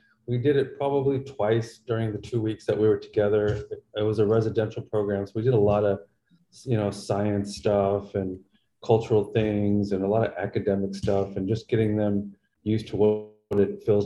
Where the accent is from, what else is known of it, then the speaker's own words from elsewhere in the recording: Los Angeles, California, United States; Prior to that, I grew up in Los Angeles, and at one time I was a high school dropout